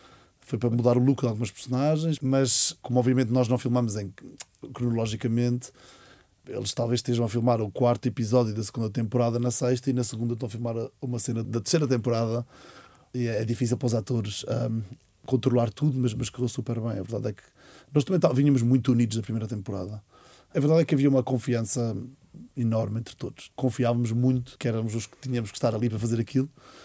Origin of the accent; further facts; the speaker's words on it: Azores, Portugal; Nos Açores, e eu fui educado assim, havia a ideia da esperança do outro lado do oceano